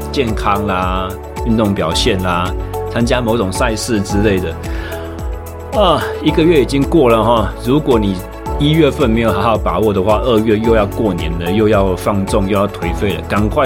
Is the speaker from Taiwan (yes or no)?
yes; Taichung, Taiwan; 回到我的家乡台中市